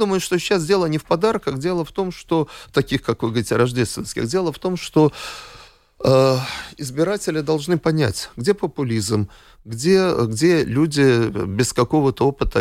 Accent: Riga, Latvia; Если мы говорим о моем родном городе Риге

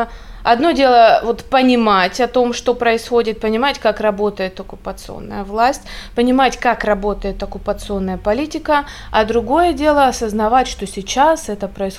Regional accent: Luhansk Oblast, Ukraine; Я сама родом с Луганской области. Это мой дом

